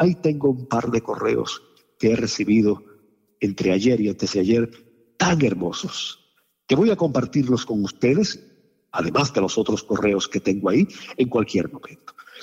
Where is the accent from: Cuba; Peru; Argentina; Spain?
Cuba; moved away; Por supuesto, ustedes y nosotros somos totalmente cubanos.